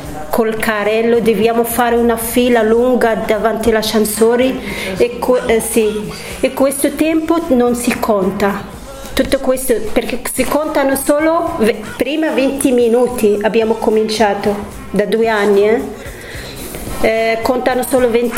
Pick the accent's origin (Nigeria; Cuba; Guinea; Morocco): Morocco; Italian is a second language; now in Italy; vengo dal Marocco.